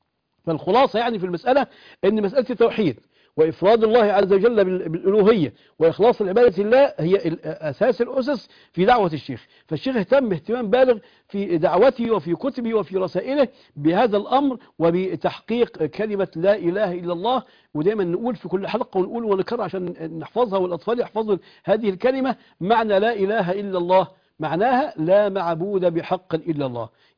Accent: Egypt; وبخاصة مثلا عندنا في مصر كان موالد سيدنا الحسين رضي الله عنه وأرضاه

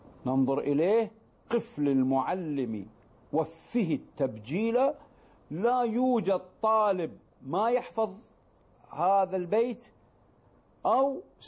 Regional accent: Kuwait; born or raised there

